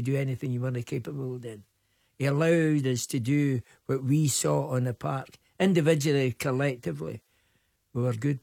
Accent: Glasgow, Scotland, United Kingdom; We come from Glasgow and 30 miles apart, we're gallus.

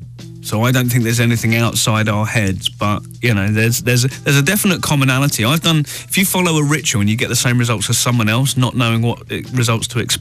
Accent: London, United Kingdom; because I'm from London and I travel a lot

